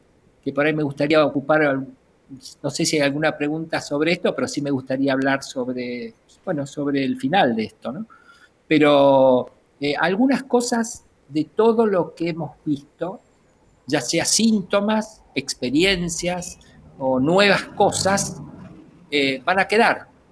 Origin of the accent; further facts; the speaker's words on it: Argentina; esos son los síntomas que por lo menos más yo he visto acá en mi país, ¿no? En Argentina